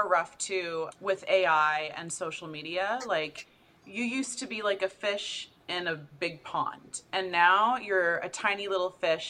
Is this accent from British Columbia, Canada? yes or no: yes; Vancouver, British Columbia, Canada; my hometown, Vancouver